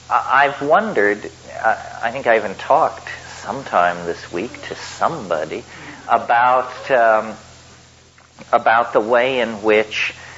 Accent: Colorado, United States; I grew up in Colorado where everything was white bread culture.

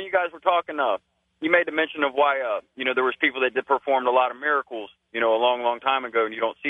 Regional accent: Cincinnati, Ohio, United States; I'm from Cincinnati, Ohio.

